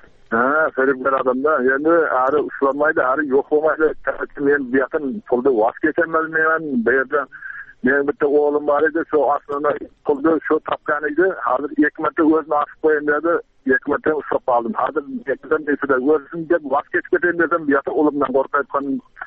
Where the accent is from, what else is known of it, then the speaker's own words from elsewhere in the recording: Jizzakh, Jizzakh Region, Uzbekistan; Men Jizzax obodidan … 65-yilda tug'ilganman.